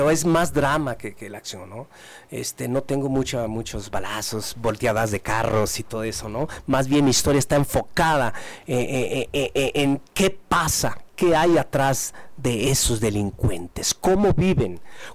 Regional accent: Jalisco, Mexico; moved away; yo soy un orgulloso jalisciense, que aunque me fui en el año 85, he regresado a mi ciudad, a mi tierra, para hacer algo por Jalisco, para hacer algo por México

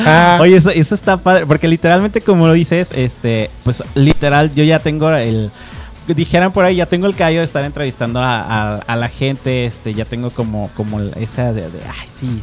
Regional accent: Arandas, Jalisco, Mexico; no por el hecho de que no me guste haber nacido en Guadalajara, sino porque mi corazón literalmente es de Los Altos, es de Arandas. Entonces, yo soy oriundo de Arandas, Jalisco.

